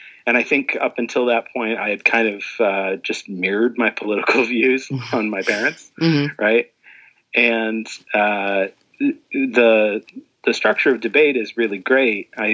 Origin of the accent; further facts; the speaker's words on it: Arizona, United States; now in Boston, United States; I'm originally from Arizona. I went to school at BYU. And then I moved out to Boston a couple of years after graduation.